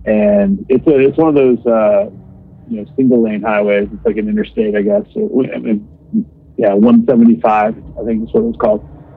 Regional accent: Theresa, Wisconsin, United States; That's my hometown in Wisconsin, really small hometown.

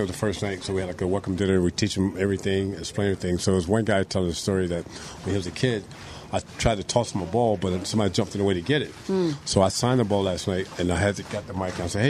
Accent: Tampa, Florida, United States; growing up in Tampa in the 60s, we only had, you know, one channel. We only watched Atlanta Braves mm-hmm. from Tampa, and we listened to games on the radio.

